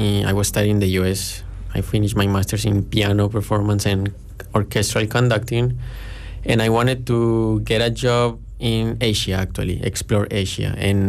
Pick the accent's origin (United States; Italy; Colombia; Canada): Colombia; I'm from Colombia, South America, right in the top corner of South America.